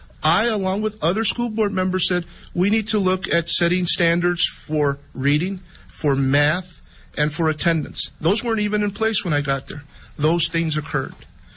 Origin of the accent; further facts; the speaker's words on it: San Antonio, Texas, United States; I'm originally from San Antonio